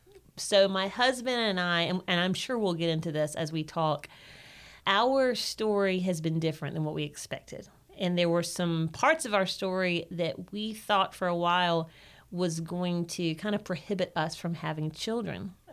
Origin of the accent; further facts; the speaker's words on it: Spartanburg, South Carolina, United States; I have older sister, younger brother. We were raised in Spartanburg, South Carolina.